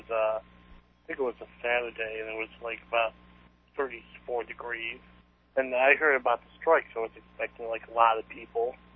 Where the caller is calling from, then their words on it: Atlanta, Georgia, United States; from Atlanta.